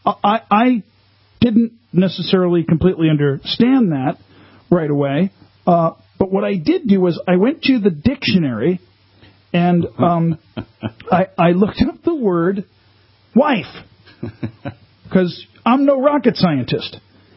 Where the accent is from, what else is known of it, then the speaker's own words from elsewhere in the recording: Massapequa, New York, United States; Listen, we're from Massapequa, buddy.